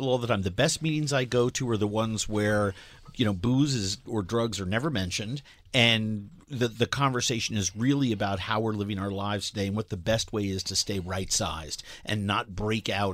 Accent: New York City, New York, United States; I'm a culinarian from New York City, and I have this company

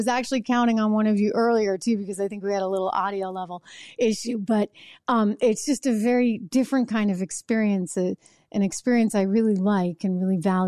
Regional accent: New Hampshire, United States; And I grew up in New Hampshire, very proud of one of the 13 colonies.

